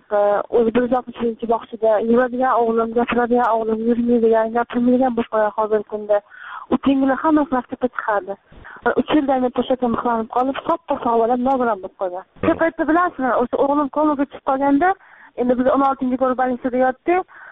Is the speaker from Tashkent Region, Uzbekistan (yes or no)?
yes; Parkent, Tashkent Region, Uzbekistan; Biz shuga 2000 yilga kelganmiz shaharga. O'zim Parkentdanman.